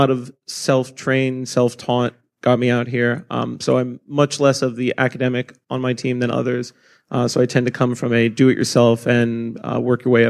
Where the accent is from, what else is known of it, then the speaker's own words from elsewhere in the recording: Florida, United States; now in San Francisco, United States; I came from Florida, where we saw firsthand the kind of examples of bad financial lending in 2008.